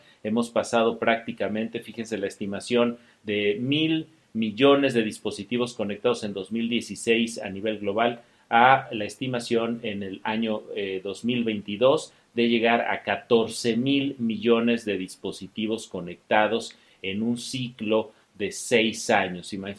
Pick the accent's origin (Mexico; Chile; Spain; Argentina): Mexico; Magos somos todos estos mexicanos y mexicanas que estamos conectados a Internet